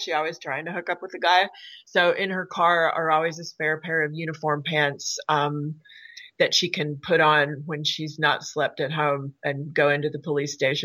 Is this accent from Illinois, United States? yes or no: no; Jackson, Tennessee, United States; also born or lived in Nashville; I'm from Tennessee. I was born in Nashville. I'm adopted, so I know very little about my biological parents. I was brought up in Jackson, Tennessee.